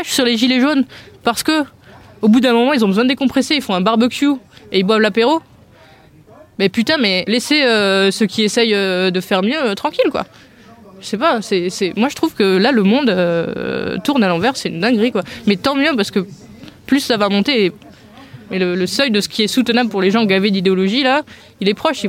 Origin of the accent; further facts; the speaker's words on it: Marseille, Provence-Alpes-Côte d'Azur, France; je suis marseillaise là